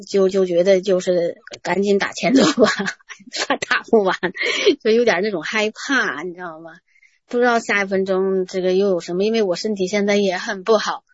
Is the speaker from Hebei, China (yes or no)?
yes; Tangshan, Hebei, China; 后来我因为我是唐山的嘛